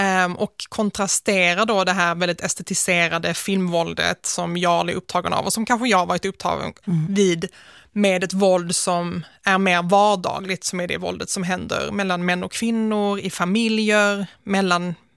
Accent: Malmö, Skåne, Sweden; also born or lived in Nötesjö; Jag växte upp i en miljö som, alltså till naturen, liknar Solgårda utanför Svedala, som heter Nötesjö, en liten by. Och sen så flyttade jag in till Malmö när jag var 5 år gammal ungefär.

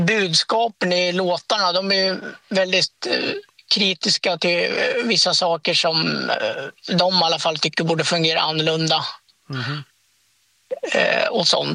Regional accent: Köping, Västmanland County, Sweden; Säger man till vem som helst att jag är från Köping

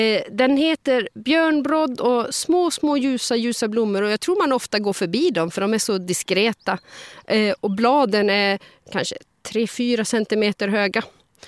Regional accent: Västra Götaland County, Sweden; för jag är uppvuxen i Västergötland och där plockade vi prästkragar och blåklint både till kudden och till kransen man hade i håret.

